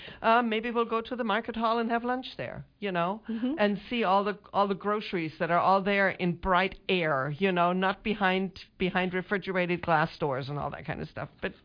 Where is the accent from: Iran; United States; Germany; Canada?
Germany; Frankfurt, Hesse; The first night is we stay in Frankfurt. That's not just because it's my hometown, but yes, it is.